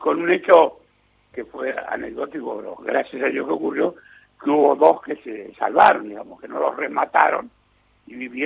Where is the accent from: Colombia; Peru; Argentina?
Argentina; La Plata, Buenos Aires Province; yo soy de La Plata, hincha de Estudiante, obvio